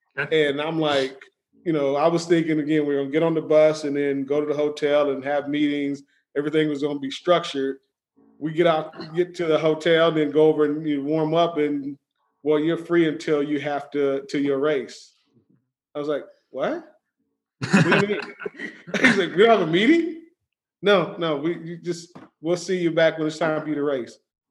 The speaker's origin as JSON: {"language": "English", "region": "Oklahoma", "country": "United States", "tie": "born or raised there", "said": "So I'm familiar with the track scene growing up in Oklahoma."}